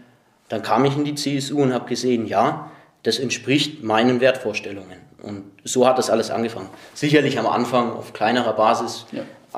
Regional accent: Nuremberg, Bavaria, Germany; Also Nürnberg ist meine Heimat. Von Grund auf. Ich bin aufgewachsen in der Stadt, mein Leben lang hier zur Schule gegangen.

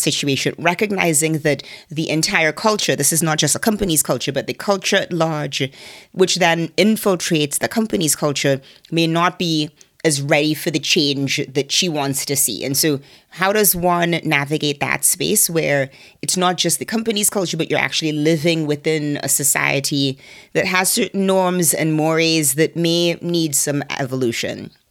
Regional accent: Trinidad & Tobago; moved away as an adult; I grew up in Trinidad and left at 18. And so I did not have a chance to work in Trinidad as an adult.

